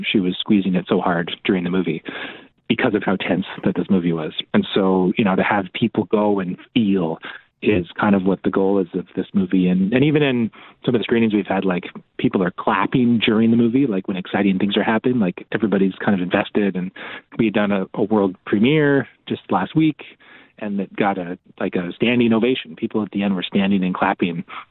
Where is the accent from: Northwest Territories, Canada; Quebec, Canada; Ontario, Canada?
Northwest Territories, Canada; Hay River; Yeah, so I'm Dene. I grew up in Hay River in the Northwest Territories. And, you know, I spent my whole life driving on the highways, both in the Northwest Territories and Northern Alberta.